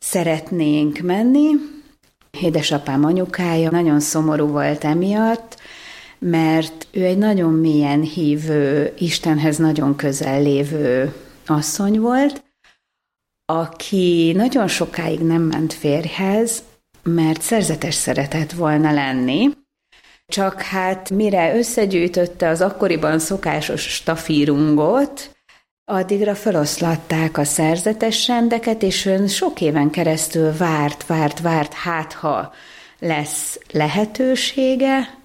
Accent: Budapest, Hungary; born there; Budapesten születtem, a szüleim még elég fiatalok voltak

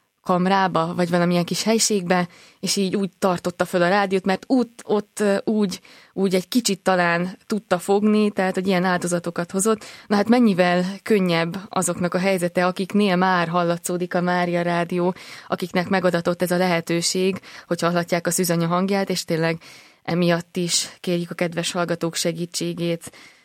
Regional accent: Kerekegyháza, Bács-Kiskun, Hungary; aki Kerekegyházáról telefonált, az ott ugye Kecskemét mellett van, én onnan származom

